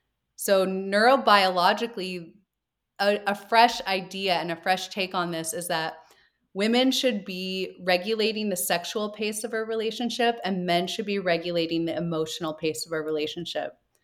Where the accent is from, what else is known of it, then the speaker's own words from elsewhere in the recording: California, United States; Just keep in mind, I'm from Marin County, so I might be a little curious about those stories.